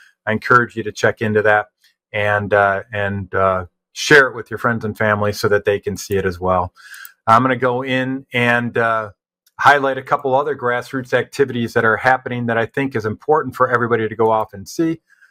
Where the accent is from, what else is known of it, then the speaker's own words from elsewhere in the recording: Michigan, United States; particularly in my home state of Michigan.